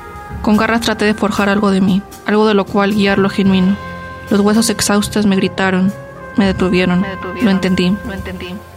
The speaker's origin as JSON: {"language": "Spanish", "region": "Jalisco", "country": "Mexico", "said": "Vengo de Cecité, Jalisco, La Duraznera."}